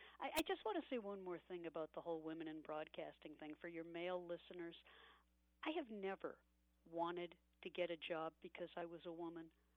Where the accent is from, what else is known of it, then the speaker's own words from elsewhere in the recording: Boston, Massachusetts, United States; And that's what I remember from growing up in Boston, was all the great announcers in every format